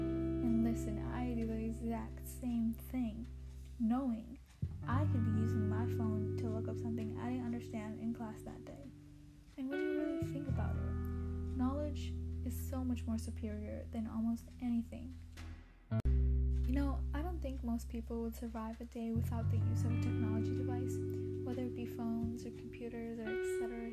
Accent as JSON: {"language": "English", "country": "Nepal", "tie": "born or raised there", "said": "I was born in Nepal, that one small country in between India and China. And unlike my grandma, I lived in the city."}